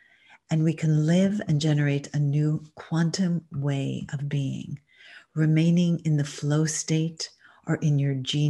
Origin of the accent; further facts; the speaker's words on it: Newton, Massachusetts, United States; This is my home. I grew up in Newton, Massachusetts, and under the words, my story is my actual bedroom window